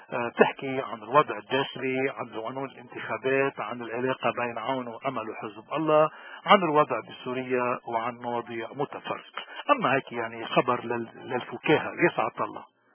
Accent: Lebanon

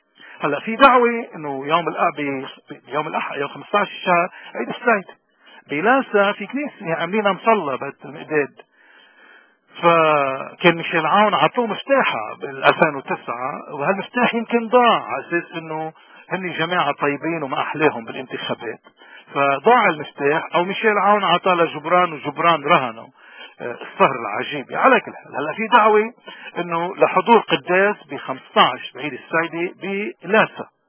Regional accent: Lebanon; ما في دولة عندنا بلبنان

